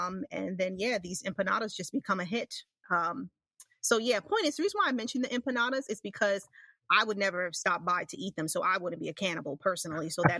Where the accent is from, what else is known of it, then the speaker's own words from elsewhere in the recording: New York, United States; because, you know, I'm from New York, I'm from, even though, you know, New York is considered where I live upstate, but it's not, it's like right there.